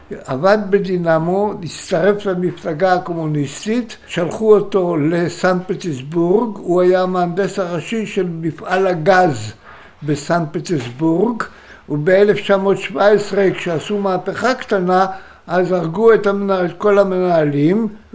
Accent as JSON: {"language": "Hebrew", "town": "Tel Aviv", "region": "Tel Aviv District", "country": "Israel", "tie": "born or raised there", "said": "דצמבר 1926 נולדתי בתל אביב, ברחוב יהודה הלוי מספר 6, בית חולים דוקטור פרוינד, גרנו ברחוב טרומפלדור שהיה הרחוב האחרון בתל אביב צפונה."}